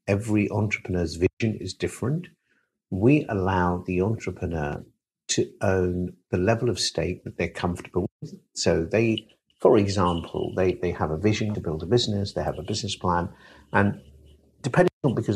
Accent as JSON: {"language": "English", "country": "United Kingdom", "said": "But I'm British, remember"}